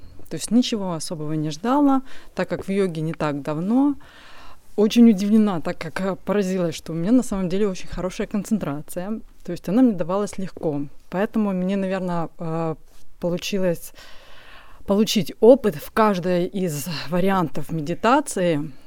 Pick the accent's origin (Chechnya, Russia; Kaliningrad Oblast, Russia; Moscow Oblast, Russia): Moscow Oblast, Russia; я из Московской области.